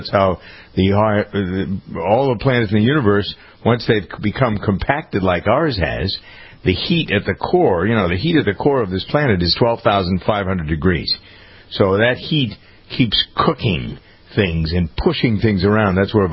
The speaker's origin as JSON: {"language": "English", "town": "Framingham", "region": "Massachusetts", "country": "United States", "tie": "born or raised there", "said": "as all things important happen in my hometown of Framingham, that's where Krista McAuliffe came from."}